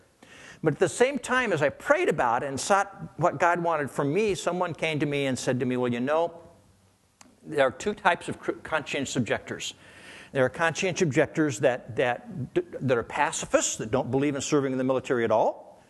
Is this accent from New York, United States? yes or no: no; Gresham, Oregon, United States; You know, I grew up here in Gresham, out in the country, out at Pleasant Home, Oregon. And went to Orient Elementary School all my life, graduated from Gresham High School, and got drafted at 19